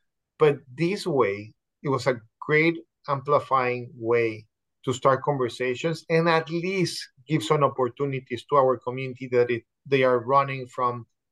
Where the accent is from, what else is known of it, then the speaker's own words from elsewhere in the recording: Mexico City, Mexico; moved away as an adult; Born and raised in Mexico City, was there until I was probably like 20-something years old.